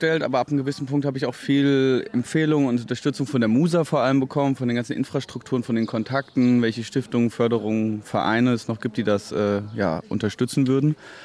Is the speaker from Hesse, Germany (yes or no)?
yes; Hesse, Germany; Ich als Hesse kann sagen, das gefällt mir.